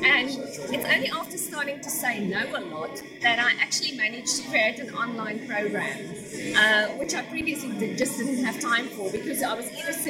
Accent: South Africa; also born or lived in United Kingdom; now in Australia; Clearly with my accent, I am from South Africa. But I also lived in the UK for 2 years, and I've now been living in Australia for about 8 years.

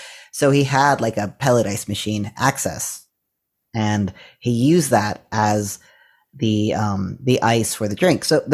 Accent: West Virginia, United States; flavors that I first encountered as a child growing up in West Virginia.

